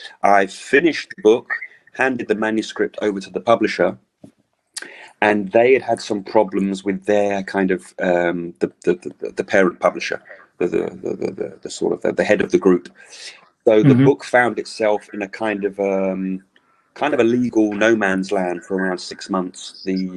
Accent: London, United Kingdom; now in Paris, France; I'm from London, but I live in Paris.

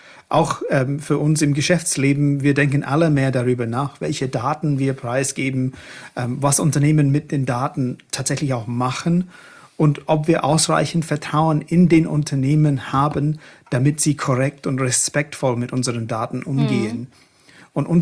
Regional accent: England, United Kingdom; German is a second language; Ihr hört es vielleicht, ich bin Engländer.

